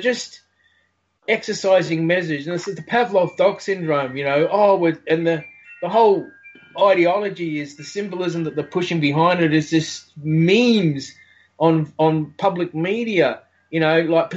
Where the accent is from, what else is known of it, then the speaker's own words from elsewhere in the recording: Australia; as an Aussie czar, as I do as well, you just free, I don't really pay much heed to the little fear mongering.